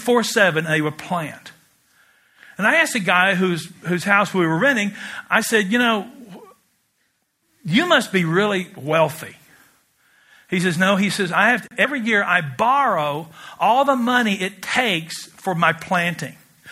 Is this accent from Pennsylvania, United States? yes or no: no; Kentucky, United States; And I'm from Kentucky, where we raise tobacco, God's crop.